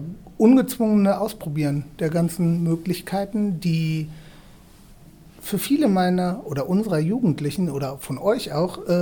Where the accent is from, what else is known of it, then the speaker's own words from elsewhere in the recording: Lower Saxony, Germany; Ich komme aus der Nähe von Hannover und arbeite auch in einer Kommune in der Nähe von Hannover, in Lehrte.